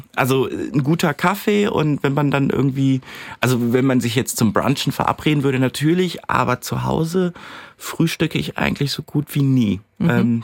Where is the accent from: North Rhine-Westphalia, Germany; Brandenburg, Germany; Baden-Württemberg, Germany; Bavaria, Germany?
North Rhine-Westphalia, Germany; Cologne; ich komme ja ursprünglich aus Köln